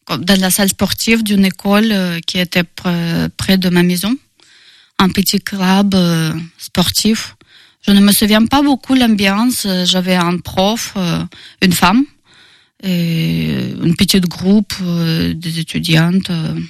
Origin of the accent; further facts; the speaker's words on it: Russia; French is a second language; moved away as an adult; now in Angers, France; J'ai quitté la Russie en 2019 pour faire mon master en intelligence économique, stratégie compétitive à l'international.